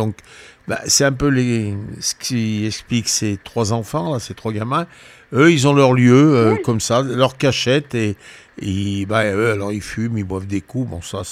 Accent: Loire, France; born there; moi je suis né dans la Loire, à Luriec.

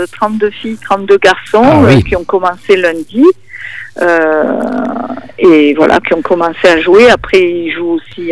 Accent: Marseille, Provence-Alpes-Côte d'Azur, France; now in Chambon-sur-Lignon, France; je venais faire le tournoi du Chambon-sur-Lignon, même étant de Marseille.

